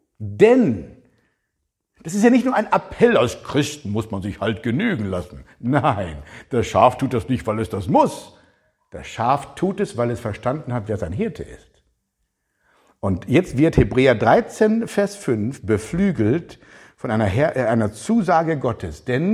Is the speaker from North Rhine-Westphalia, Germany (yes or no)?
no; Baden-Württemberg, Germany; Das tut man ja als Schwabe überhaupt nicht.